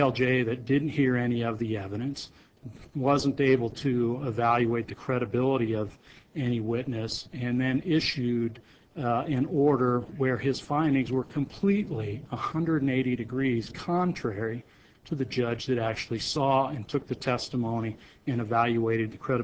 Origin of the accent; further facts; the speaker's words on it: Fort Collins, Colorado, United States; I'm an attorney from Fort Collins, Colorado